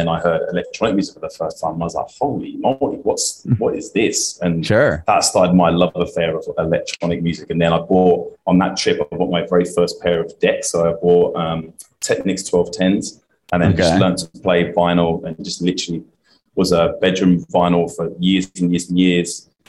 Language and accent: English; Peterborough, East of England, United Kingdom; moved away as an adult; also born or lived in Australia; now in Los Angeles, United States; I was born in England in a city called Peterborough. I was there for 28 years and then moved to Australia. I was there for 16 years.